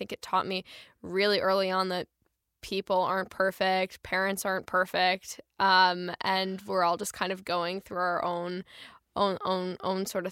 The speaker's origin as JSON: {"language": "English", "town": "Chicago", "region": "Illinois", "country": "United States", "said": "I'm from Chicago, and I got involved in doing print work and commercials in Chicago kind of as a hobby"}